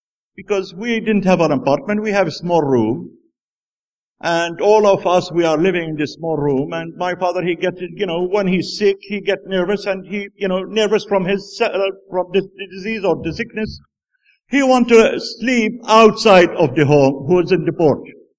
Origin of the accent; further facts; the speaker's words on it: Bethlehem, West Bank, Palestine; My wife, she is from Jerusalem, and I am from Bethlehem.